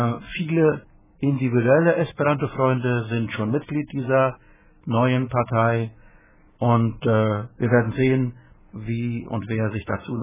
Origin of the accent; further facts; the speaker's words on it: Germany; Wir müssen ja als Deutsche nun misstrauisch sein, und nochmals misstrauisch